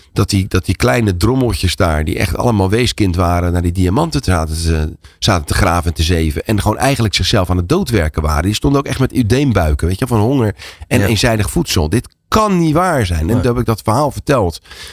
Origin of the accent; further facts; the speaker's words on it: Netherlands; En ik zeg tegen hem, ik kom uit Nederland.